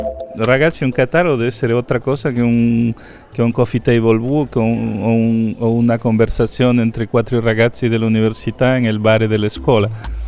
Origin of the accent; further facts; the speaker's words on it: Peru; Italian is a second language; a parte di questo accento che senti, sono di colore, sono peruviano